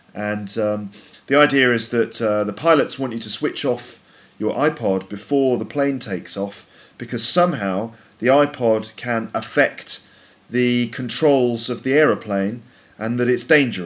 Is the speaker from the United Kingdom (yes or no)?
yes; England, United Kingdom; So in England, we say that's bollocks.